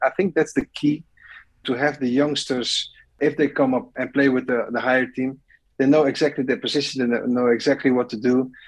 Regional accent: Amsterdam, North Holland, Netherlands; born there; English is a second language; I was born in Amsterdam as well.

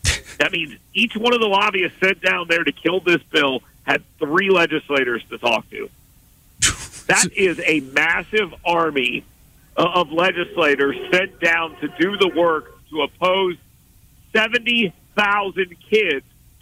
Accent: Bradenton, Florida, United States; I grew up in Bradenton, Florida. My mother was a school teacher.

